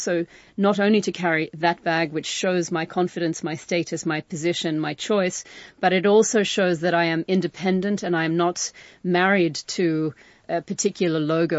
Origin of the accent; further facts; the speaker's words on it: Australia; And as an Australian, it reminds me of the joey in the pouch of the kangaroo.